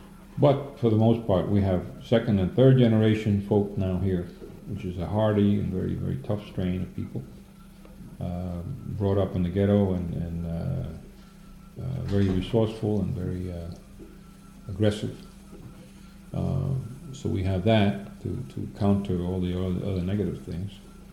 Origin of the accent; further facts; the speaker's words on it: Puerto Rico; How this country sees Puerto Ricans, I think for the most part we're still seen in a very, very poor light.